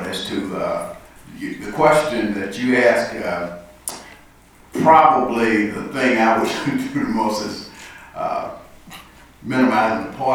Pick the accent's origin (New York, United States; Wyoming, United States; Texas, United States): Texas, United States; Tyler; I'm from Tyler, Texas.